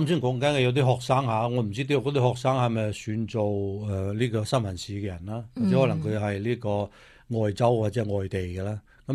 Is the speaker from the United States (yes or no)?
yes; California, United States; 对于我哋加州人嚟讲嘅话咧，其实系一个福音嚟嘅